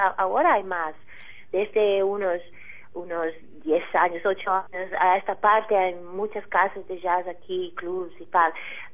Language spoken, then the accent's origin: Spanish; Mozambique; por causa de África, Mozambique, que es mi tierra también